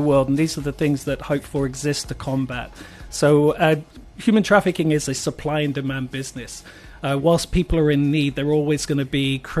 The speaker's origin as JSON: {"language": "English", "country": "United Kingdom", "lives_now": "South Africa", "said": "So I'm British."}